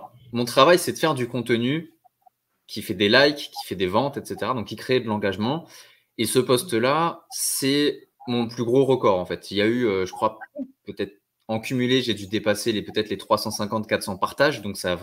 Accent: Monaco; Du coup j'ai grandi à Monaco. Donc j'ai grandi dans un univers où la norme c'est d'être ultra riche et ultra superficiel

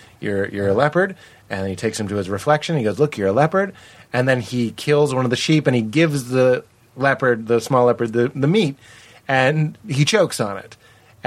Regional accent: Boston, Massachusetts, United States; You have to understand, I come from Irish Bostonians. We take huge amounts of pride in repression.

